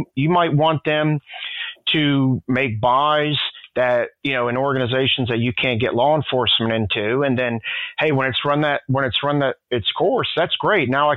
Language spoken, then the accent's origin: English; East Coast, United States; now in California, United States; Just so everybody knows that I am not a Californian. Obviously, I'm an East Coast guy like you.